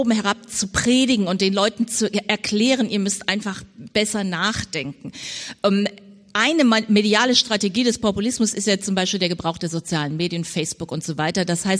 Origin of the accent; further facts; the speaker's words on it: Vienna, Austria; ich definiere meine Heimat Wien gerade als die multikulturellste Stadt in Österreich.